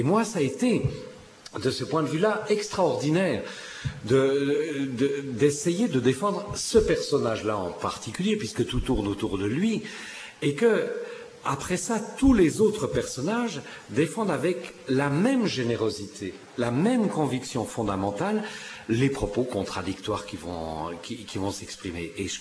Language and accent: French; Switzerland; Oui, moi je suis suisse, je vis en Suisse.